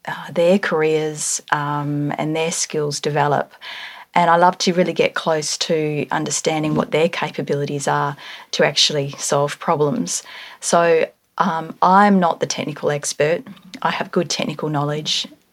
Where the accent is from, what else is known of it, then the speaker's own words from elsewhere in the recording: Geraldton, Western Australia, Australia; So I grew up in Geraldton. It's a little tiny town, 400 kilometres north. My family are a farming family, very connected to land.